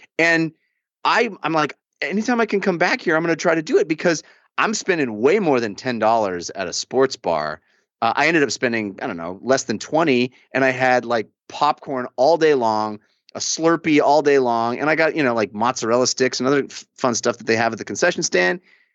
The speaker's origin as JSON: {"language": "English", "region": "California", "country": "United States", "tie": "born or raised there", "lives_now": "Los Angeles, United States", "said": "I grew up in the Bay Area, grew up in the 80s and 90s when the 49ers were amazing. I grew up loving that team. And then I moved to Los Angeles"}